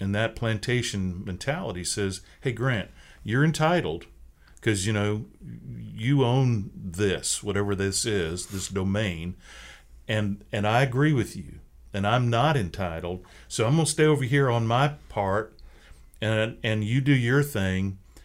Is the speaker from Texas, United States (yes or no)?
no; Seattle, Washington, United States; I'm from Seattle, so we don't really talk that way.